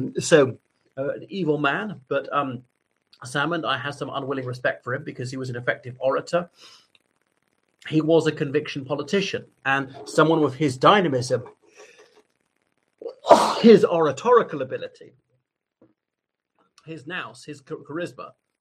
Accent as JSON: {"language": "English", "country": "Ireland", "said": "from Ireland."}